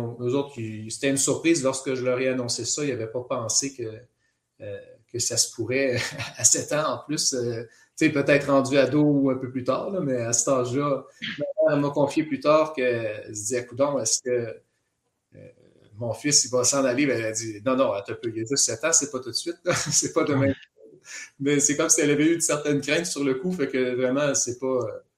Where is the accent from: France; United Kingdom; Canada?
Canada; Quebec; J'ai grandi en Estrie aussi. Donc, je suis toujours en Estrie.